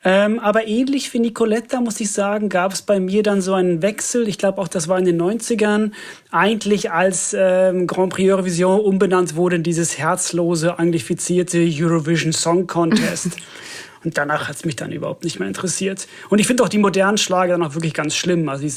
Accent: Finland; ich komme ja aus Finnland

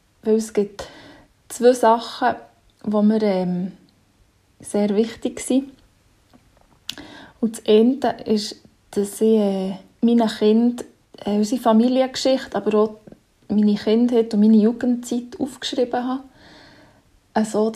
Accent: Bern, Switzerland; ich bin 35 und ich komme aus dem Kanton Bern.

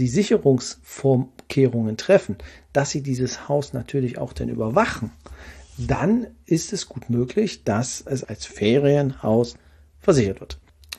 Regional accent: Brandenburg, Germany; bei uns in der Region Brandenburg oder beziehungsweise dann in dem Fall Ostprignitz, Ruppin, da wo ich herkomme

